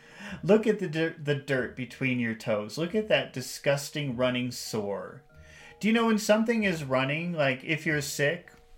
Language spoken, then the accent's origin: English; Chicago, Illinois, United States; now in Mexico; Well, I'm from the United States, from the Chicago area. That's where I was born. But now I live in Mexico.